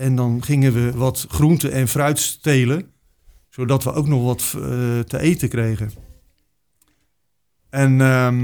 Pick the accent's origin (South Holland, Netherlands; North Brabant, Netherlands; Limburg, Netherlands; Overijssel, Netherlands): South Holland, Netherlands; Rotterdam; En in Rotterdam was het zo, ik kom van Zuid.